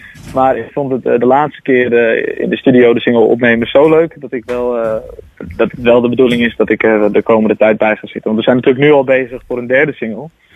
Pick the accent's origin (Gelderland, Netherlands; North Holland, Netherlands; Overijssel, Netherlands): North Holland, Netherlands; Diemen; Ik ben 21 jaar oud. Ik kom uit Diemen.